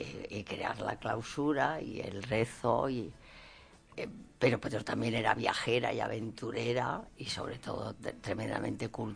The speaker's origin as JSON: {"language": "Spanish", "town": "Valladolid", "region": "Castile and León", "country": "Spain", "said": "Soy castellana, soy de Valladolid, con lo cual he estado muchas veces en Tordesillas"}